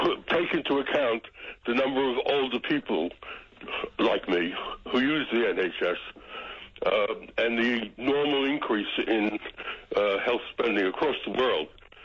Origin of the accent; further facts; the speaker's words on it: United States; now in United Kingdom; I come from the United States and I can't tell you what Americans think when they realize that there's this marvelous service that they don't have to pay for